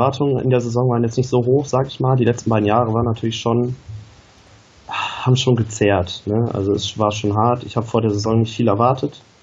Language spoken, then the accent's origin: German; North Rhine-Westphalia, Germany; in Düsseldorf aufgewachsen und ich bin auch in der Nähe aufgewachsen